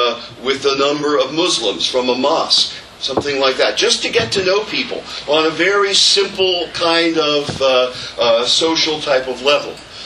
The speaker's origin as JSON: {"language": "English", "country": "United States", "also_born_or_lived": "Rome, Italy", "said": "There's no better way, I found out, to know that I'm an American."}